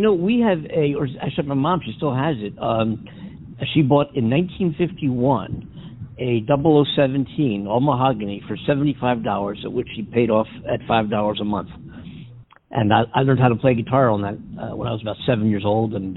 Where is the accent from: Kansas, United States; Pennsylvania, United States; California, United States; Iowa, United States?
Pennsylvania, United States; Philadelphia; I'm from Philly, they're in Nazareth, Pennsylvania, and I know them all real well.